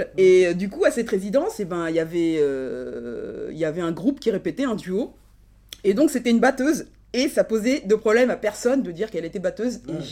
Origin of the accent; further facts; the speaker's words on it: France; born there; Alors, moi, je suis noire, hein, je suis une femme, je suis née en France.